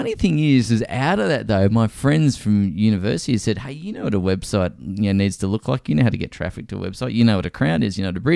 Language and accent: English; Brisbane, Queensland, Australia; So in a moment of insanity, we decided to sell everything and moved back to Brisbane, which is my hometown.